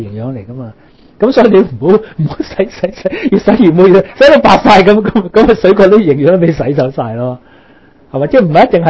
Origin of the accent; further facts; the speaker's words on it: China; 咁我哋慣啊嘛，我中國人都食